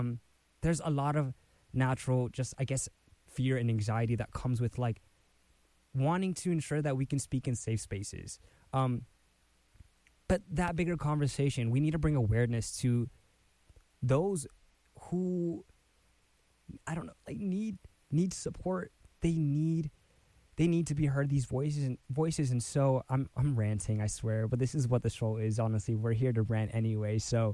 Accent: United States; born there; And although I was born in the States, my parents had to come to the United States.

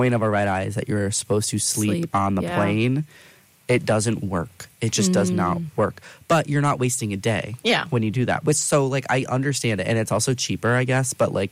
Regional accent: Henrietta, New York, United States; Yeah. They're building a Raising Cane's in Henrietta.

